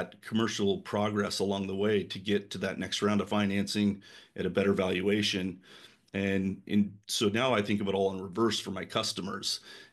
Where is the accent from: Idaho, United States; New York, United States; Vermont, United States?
Idaho, United States; also born or lived in Utah; And I was from Idaho. This was at the time I was living in Utah.